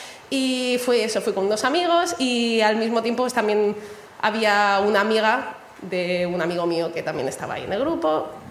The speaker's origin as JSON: {"language": "Spanish", "town": "Murcia", "region": "Region of Murcia", "country": "Spain", "lives_now": "Barcelona, Spain", "said": "Bueno, vengo de Murcia. Vengo aquí en Barcelona."}